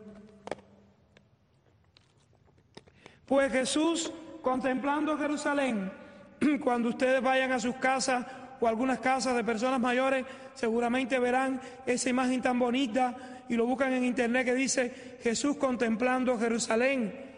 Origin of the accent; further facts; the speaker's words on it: Cuba; Yo, como cubano